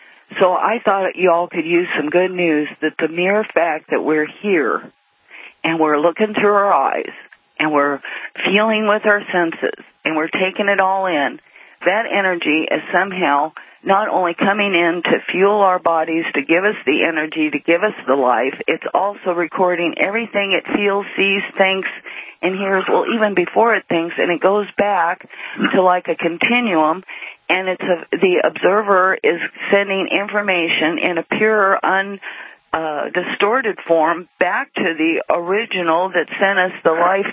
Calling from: Missouri, United States; Well, I'm calling from I'm in the state, I'm actually residing in Missouri

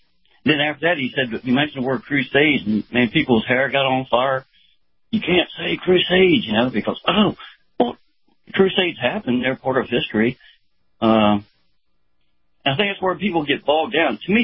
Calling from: Clearwater, Florida, United States; from Clearwater again.

